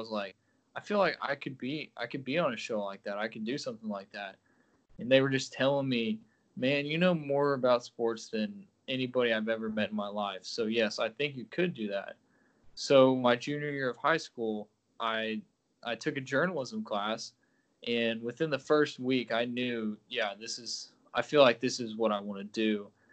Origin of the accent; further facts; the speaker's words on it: Conway, Arkansas, United States; I grew up in Conway, Arkansas. It's a town, I wouldn't say small, but it's a decent-sized city. I think we're up to 60,000 or so. But it's about 30 minutes from Little Rock, Arkansas.